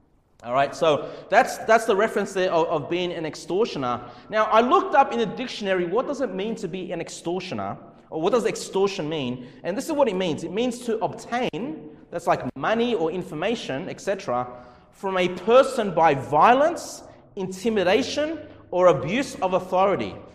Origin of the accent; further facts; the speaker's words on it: Canley Vale, New South Wales, Australia; I grew up, you know, not far from here. I grew up in Canley Vale, which is close to Cabramatta.